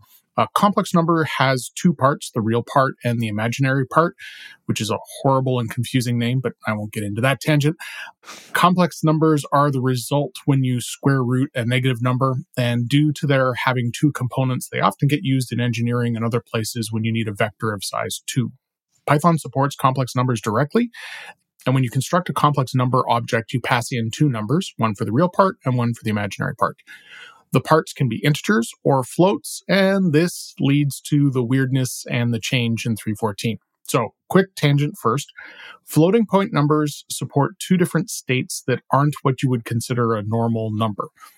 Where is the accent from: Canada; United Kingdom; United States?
Canada; which as a Canadian is hard to say